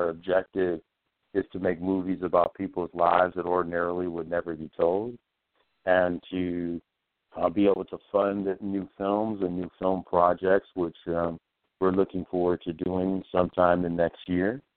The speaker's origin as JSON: {"language": "English", "country": "United States", "said": "it's here today, and we're all American, and we have to embrace our new president-elect."}